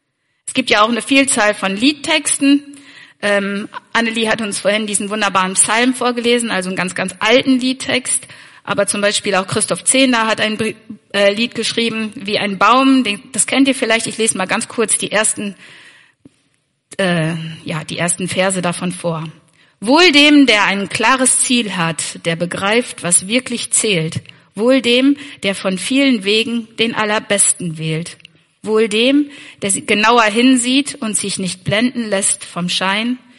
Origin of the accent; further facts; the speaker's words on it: Ihrhove, Lower Saxony, Germany; Also ich komme aus der Gemeinschaft in Ihrhofe und bin in Leer geboren und in Ihrhofe aufgewachsen auch, also immer irgendwie vor Ort geblieben. Und wir wohnen mittlerweile in Ihrenerfeld.